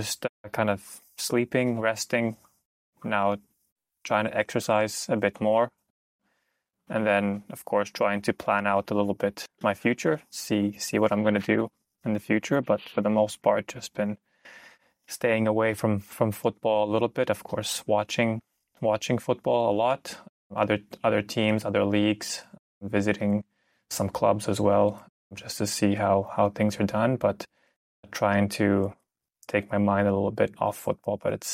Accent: Vancouver, British Columbia, Canada; also born or lived in Germany; I'm from Vancouver, Canada, so I started coaching there a little bit.

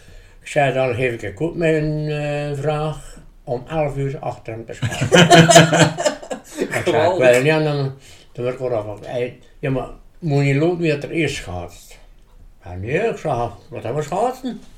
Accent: Belgium; ja, godverdomme, ik kom dus van België.

